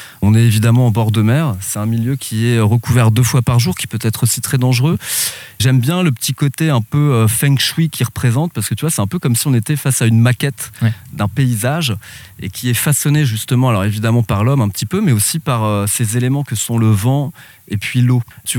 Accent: Hauts-de-France, France; also born or lived in Reims; Du coup moi je viens du côté de la baie, sur le territoire de la baie de Somme depuis tout marmot.

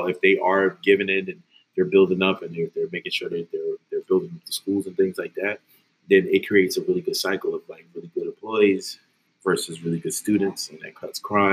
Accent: Atlantic City, New Jersey, United States; Like, I'm from Atlantic City. Mm-hmm. We're basically the same city, built on casinos and things like that.

